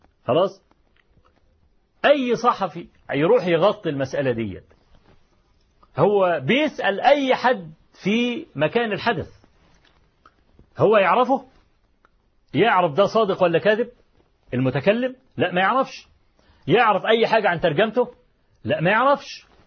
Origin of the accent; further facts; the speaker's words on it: Egypt; إحنا كمصريين عارفين أبو لمعة الأصلي